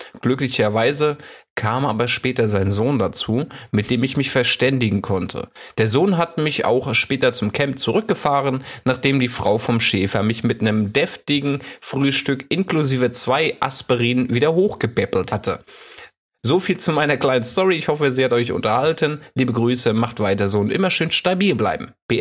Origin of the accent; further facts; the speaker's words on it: Northern Germany, Germany; Aber ich komme aus dem Norden.